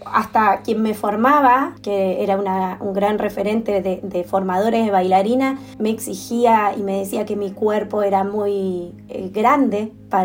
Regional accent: Mar del Plata, Buenos Aires Province, Argentina; also born or lived in Pergamino; nací en Pergamino, pero nosotros vivimos desde muy pequeño en Mar del Plata, así que yo siempre digo que soy de Mar del Plata

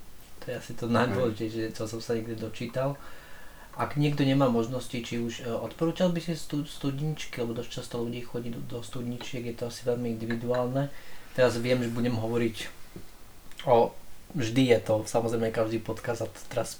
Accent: Záhorie, Slovakia; keďže som zo Záhoria a nemáme nič také k dispozícii

